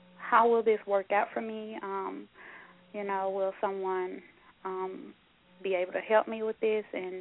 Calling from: Texas, United States; I'm in Texas.

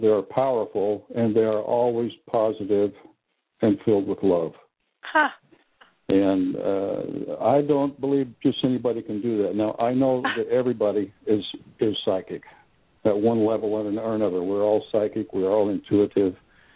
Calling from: Florida, United States

